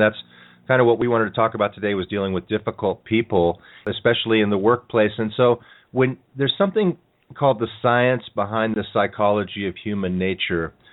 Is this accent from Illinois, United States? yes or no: no; California, United States; well, I'm from California here